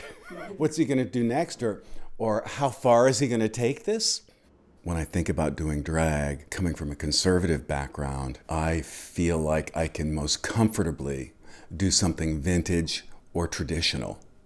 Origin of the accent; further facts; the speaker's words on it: Wellesley, Massachusetts, United States; I was born and raised in Wellesley, and I was the fourth and last child of my mother, who had three husbands.